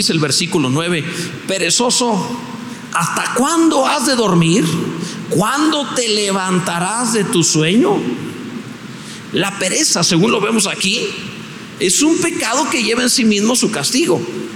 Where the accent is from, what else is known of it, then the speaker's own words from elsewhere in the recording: Mexico; Somos mexicanos y nos gusta comer.